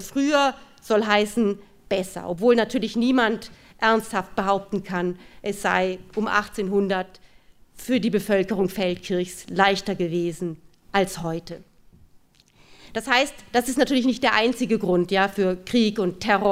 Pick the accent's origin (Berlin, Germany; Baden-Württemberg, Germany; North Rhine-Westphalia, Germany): Berlin, Germany; Ich komme ja aus Berlin und wir haben da so einen Flughafen.